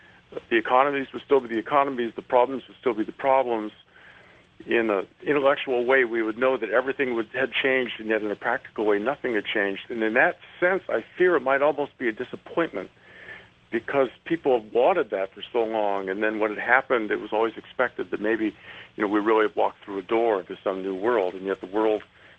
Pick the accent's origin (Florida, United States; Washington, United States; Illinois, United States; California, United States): Washington, United States; Seattle; I grew up in Seattle, and we never had any big museums. My mom and dad were New Yorkers, and they always used to say, no culture